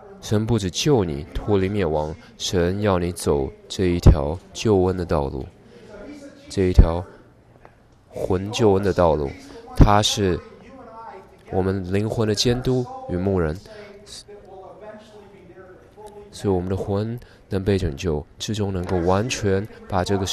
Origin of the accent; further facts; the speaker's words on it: Chicago, Illinois, United States; 知道我在芝加哥长大的，芝加哥是一个非常腐败的地方。